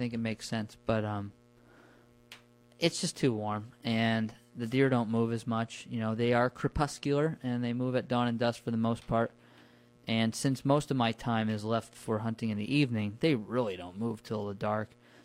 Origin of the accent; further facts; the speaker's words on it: New Paltz, New York, United States; walk from Arkville to where I grew up in New Paltz.